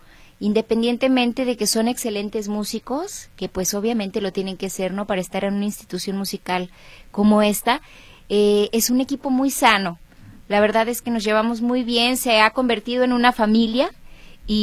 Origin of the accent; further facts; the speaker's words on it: Mexico; como mexicanos nos corresponde pues seguir con la cultura popular mexicana